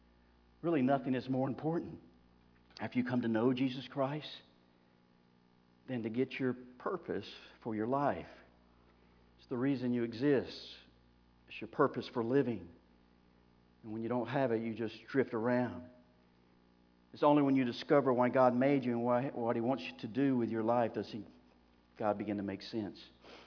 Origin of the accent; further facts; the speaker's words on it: Florida, United States; it wasn't a mountain, it was like a hill, but I'm from Florida, right? So it was a mountain.